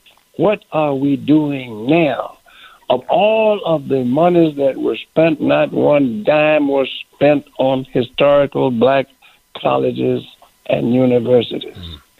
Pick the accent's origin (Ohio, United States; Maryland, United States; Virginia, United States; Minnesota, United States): Virginia, United States; Richmond; When I was growing up in Richmond, I would go to church at 14th and Broad Streets. That was First African Baptist Church.